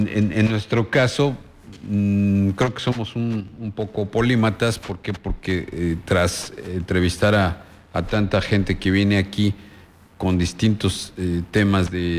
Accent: Mexico; Los que somos los dueños somos los mexicanos, los que pagamos impuestos

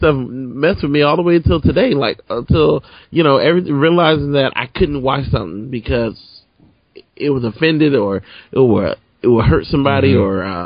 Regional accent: United States; I felt, as an American and as a man, for someone to tell me that I can't watch something stupid

